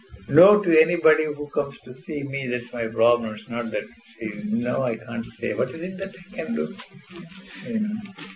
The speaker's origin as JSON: {"language": "English", "country": "India", "tie": "born or raised there", "said": "I'm an Indian. I come from India. I grew up there."}